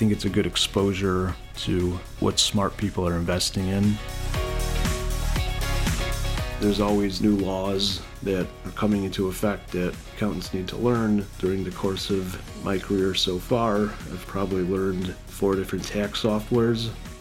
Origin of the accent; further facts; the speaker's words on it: Detroit, Michigan, United States; born there; I was born in the Metro Detroit area in Michigan.